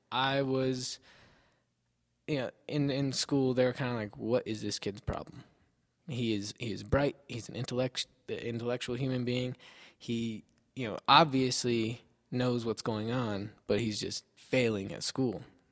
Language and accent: English; Albuquerque, New Mexico, United States; Well, born and raised in Albuquerque, off of Wyoming and Central, so kind of in a rough neighborhood.